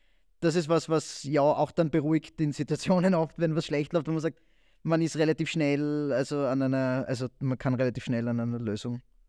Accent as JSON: {"language": "German", "country": "Austria", "said": "also ich bin Österreicher"}